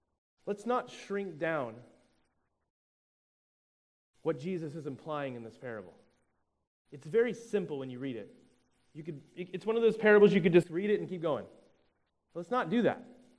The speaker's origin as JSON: {"language": "English", "region": "Florida", "country": "United States", "tie": "born or raised there", "said": "And I grew up in South Florida, so we have strict codes about what houses have to be built like because of what? Hurricanes."}